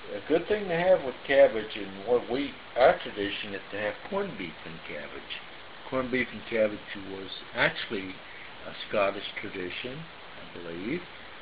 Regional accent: Texas, United States; Now, you know that I'm from Texas, so I like hot sauce.

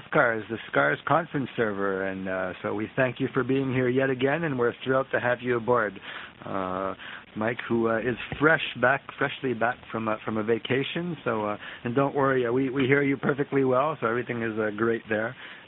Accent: New Brunswick, Canada; now in Montreal, Canada; I hail from beautiful Montreal. Actually, I hail from New Brunswick, but I live in Montreal now.

